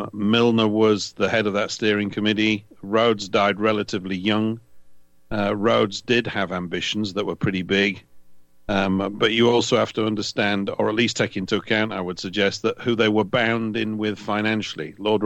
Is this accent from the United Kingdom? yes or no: yes; United Kingdom; I personally maintain, as a Brit